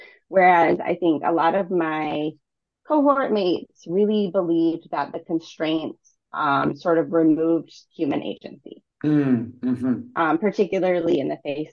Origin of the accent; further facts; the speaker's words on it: Michigan, United States; my home state of Michigan had actually faced a major lawsuit.